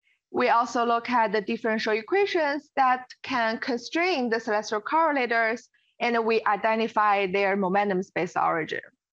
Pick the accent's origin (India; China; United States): China; now in Canada; I'm from China.